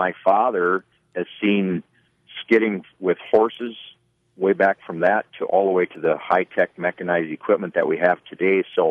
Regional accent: Wisconsin, United States; I've been born and raised in Forest County, Wisconsin. I live near Crandon.

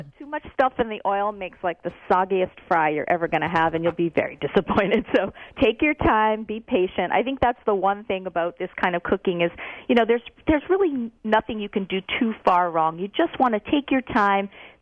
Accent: New York, United States; also born or lived in Japan; I grew up right outside of New York, and so we went into New York during the week, and we would eat all kinds of crazy stuff. And so when I moved to Japan, I just did that same thing.

